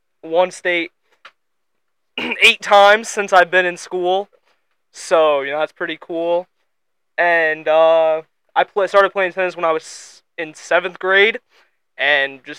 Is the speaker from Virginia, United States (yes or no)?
no; Rochester, Illinois, United States; from Rochester, Illinois, goated town.